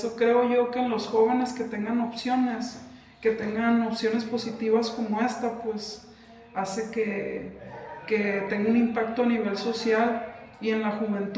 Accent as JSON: {"language": "Spanish", "region": "Sinaloa", "country": "Mexico", "said": "También porque somos de Sinaloa"}